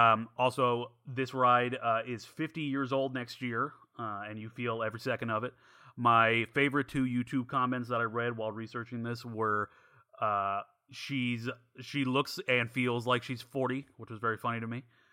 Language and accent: English; Illinois, United States; also born or lived in New York; now in West Coast, United States; so I was born in New York, but I grew up in Illinois, and now I live on the West Coast.